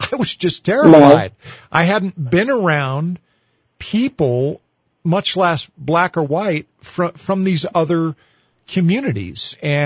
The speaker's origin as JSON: {"language": "English", "town": "Albuquerque", "region": "New Mexico", "country": "United States", "tie": "born or raised there", "said": "I grew up in Albuquerque in the Northeast Heights."}